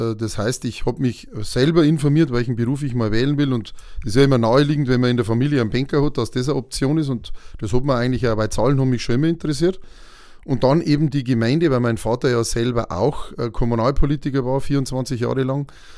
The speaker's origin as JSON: {"language": "German", "town": "Utzenhofen", "region": "Bavaria", "country": "Germany", "tie": "born or raised there", "said": "ich bin hier in Utzenhofen aufgewachsen. Ich habe sozusagen eine ganz einfache Biografie. Ich bin gebürtiger Kastler, weil ich im Krankenhaus in Kastel, damals noch Krankenhaus, jetzt Seniorenheim, geboren bin."}